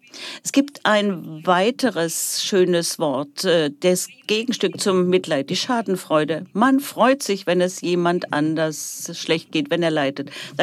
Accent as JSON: {"language": "German", "country": "India", "said": "Ich komme aus dem Bollywood-Land."}